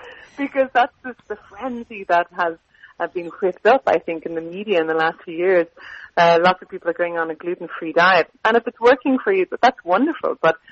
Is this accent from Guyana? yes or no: no; Ireland; I'm from Ireland. I'm sure your listeners have guessed the accent by now.